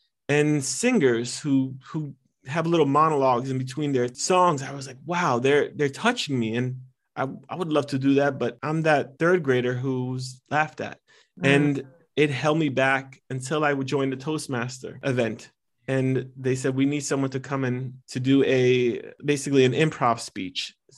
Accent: United States; English is a second language; I was born and raised in America, but English isn't my first language.

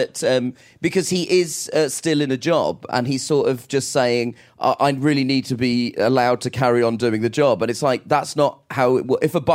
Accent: United Kingdom; I don't know if we can swear, but I'm from Britain.

